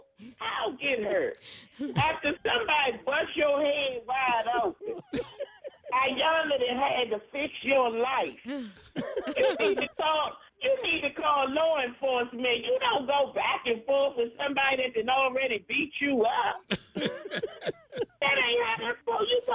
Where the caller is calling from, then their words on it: Richmond, United States; I'm calling from Richmond. I got to give a shout-out to Richmond.